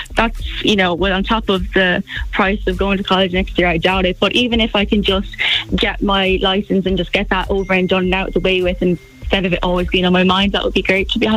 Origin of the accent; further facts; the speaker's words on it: Athlone, Westmeath, Ireland; I'm 17 and I'm from Athlone.